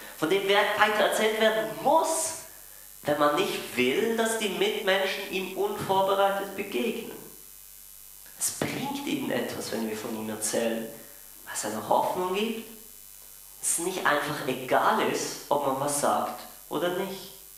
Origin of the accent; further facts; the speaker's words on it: Basel, Basel-Stadt, Switzerland; Ich bin ja in Basel aufgewachsen und ich habe dort immer viele Kontakte.